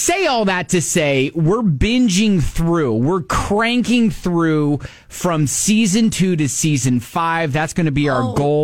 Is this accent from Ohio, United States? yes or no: yes; Ohio, United States; I'm from Ohio, and I didn't even know.